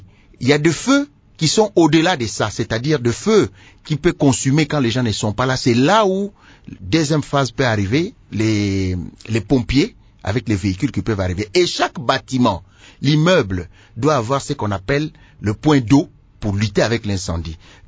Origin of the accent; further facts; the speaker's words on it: Kinshasa, DR Congo; Vous savez, on a grandi à Kinshasa.